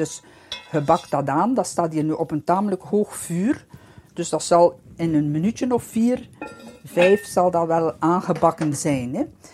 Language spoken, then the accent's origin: Dutch; Flanders, Belgium; Maar ja, wij als Vlamingen, wij denken altijd, we moeten nog een beetje meer doen.